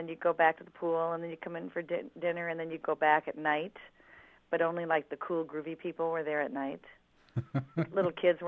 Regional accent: Tucson, Arizona, United States; I grew up in Tucson. I went to Sam Hughes Elementary School, and then I went to Mansfield Junior High

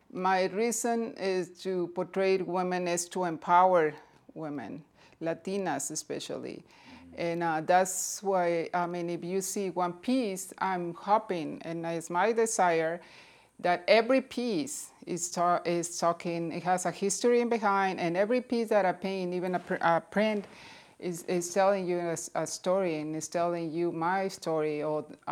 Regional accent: Mexico; moved away; And the sad thing is I go to Mexico, and I'm from Mexico. And they don't consider me Mexican because I left Mexico 20-something years ago.

